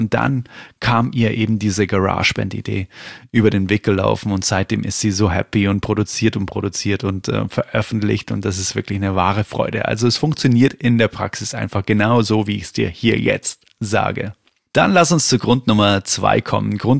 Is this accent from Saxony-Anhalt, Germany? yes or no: no; Bavaria, Germany; wie man bei uns in Bayern sagt